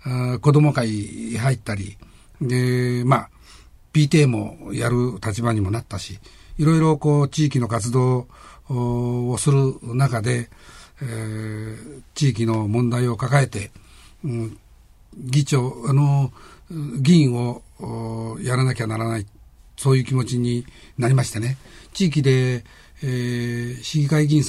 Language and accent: Japanese; Shizuoka, Japan; まあ小技が大だたら、俗に言う大だたらのお不動産のふもとで生まれました。